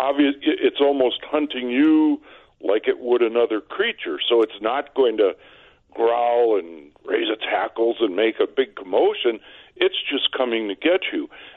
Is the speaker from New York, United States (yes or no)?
no; Wisconsin, United States; And I grew up in Wisconsin, which, of course, has lots of black bears.